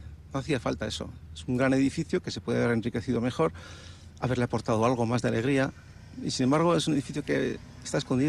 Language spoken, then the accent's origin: Spanish; Bilbao, Basque Country, Spain; y vengo de Bilbao